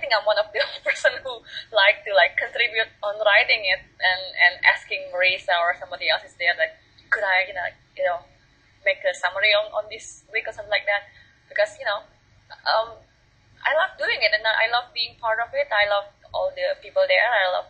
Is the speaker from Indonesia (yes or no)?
yes; Jakarta, Indonesia; a Javanese and my mom is a Sundanese, but I grew up, I was born and raised in Jakarta, went to school all in Jakarta, so yeah, I'm a Jakarta girl.